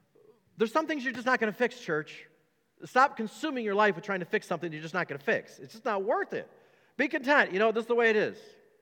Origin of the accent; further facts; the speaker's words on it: United States; Well, you know, I'm an American, and I deserve.